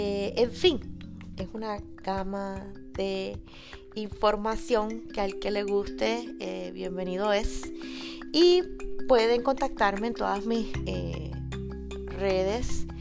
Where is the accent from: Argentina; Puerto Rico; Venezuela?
Puerto Rico; Trujillo Alto; Nací en Puerto Rico, en el pueblo de Trujillo Alto. Allí con mi mamá y mis familiares, sobre todo con mi abuela materna